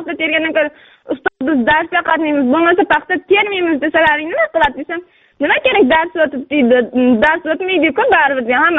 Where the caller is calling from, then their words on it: Qumqo'rg'on, Surxondaryo Region, Uzbekistan; Qumqo'rg'on tumanidan.